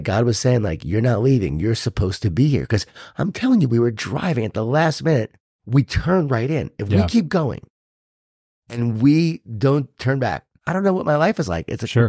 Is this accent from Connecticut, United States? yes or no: no; Long Island, New York, United States; now in Florida, United States; My wife grew up at the beach, Virginia Beach. I grew up in Long Island, New York.